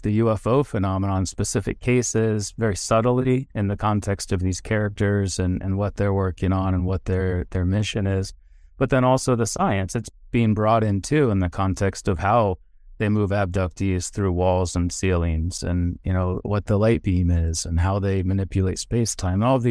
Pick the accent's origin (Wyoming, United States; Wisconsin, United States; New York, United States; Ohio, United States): Ohio, United States; Traveling east is harder, but that's also where I'm from. I was born and raised in Ohio, went to school in Ohio University in Athens in the south, at Ohio State in Columbus, in the middle of the state.